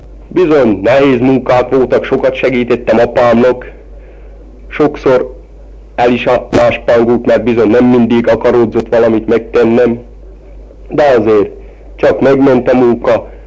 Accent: Zemianska Olča, Nitra Region, Slovakia; Nemesócsai lakos, 50 éves, születtem 1921-ben Nemesóc

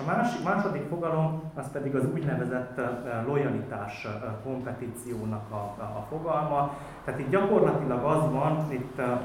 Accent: Transylvania, Romania; Tehát hogy mondjuk nekem, mint erdélyi szereplőnek különböző kapcsolódási pontjai vannak

